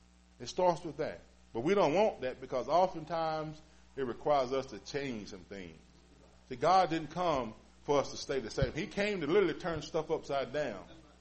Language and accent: English; Willard, United States; I'm from Willard. You got to help me.